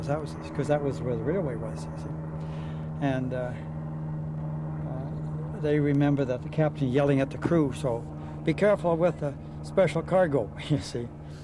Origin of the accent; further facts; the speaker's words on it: Duncan, British Columbia, Canada; born there; I was born actually in Duncan. And January the 20th.